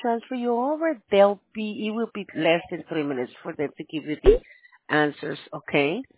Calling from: New York, United States; I'm calling from New York.

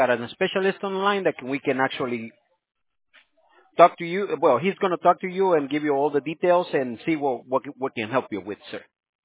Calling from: Tustin, California, United States; We're on Tustin, California, sir.

